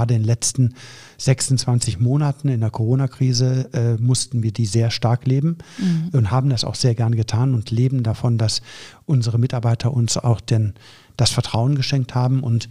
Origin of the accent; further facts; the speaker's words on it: Meerbusch, North Rhine-Westphalia, Germany; also born or lived in Hüls / Neuss; Ich bin in Hüls geboren, der Heimatstadt meiner Mutter. Habe dann die ersten 2 Lebensjahre in Neuss gewohnt und wohne seit derzeit dann in Meerbusch, in Büderich.